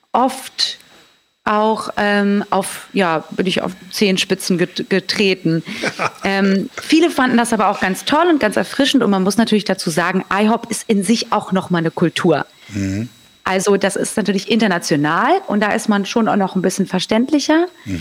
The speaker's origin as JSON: {"language": "German", "country": "Germany", "also_born_or_lived": "United States", "said": "Hey, ich bin so deutsch, wirklich."}